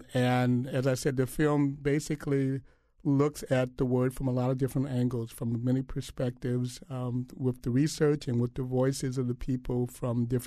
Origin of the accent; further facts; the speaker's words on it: Illinois, United States; my parents are from Mississippi, and I was born and raised in Illinois.